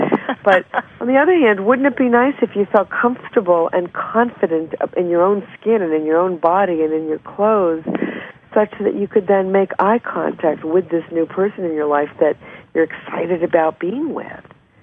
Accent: Massachusetts, United States; Well, I'm from Massachusetts. I don't know the Kennedys, but I certainly know a lot about them.

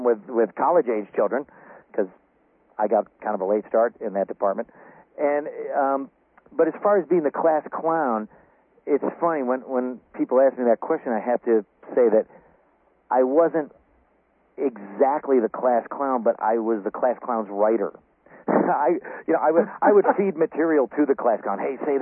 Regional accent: Syracuse, New York, United States; in at least in my hometown of Syracuse, New York

